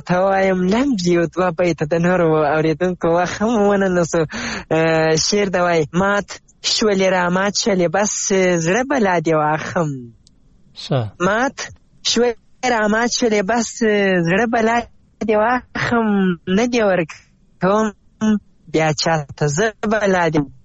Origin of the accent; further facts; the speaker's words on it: Zabul, Afghanistan; now in Ghazni, Afghanistan; زه اصلا د زابل ولایت یم خو اوسېږم غزنی کې